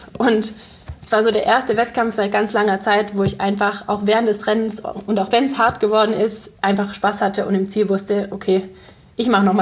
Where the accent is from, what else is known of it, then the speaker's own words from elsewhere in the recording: Ravensburg, Baden-Württemberg, Germany; also ich komme ja aus Ravensburg ursprünglich